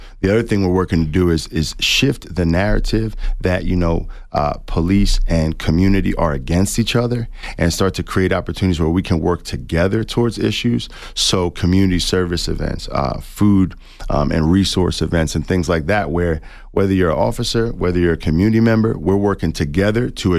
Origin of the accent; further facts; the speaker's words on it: East Coast, United States; You know, I am from the East Coast, so I don't mean this to be a play on words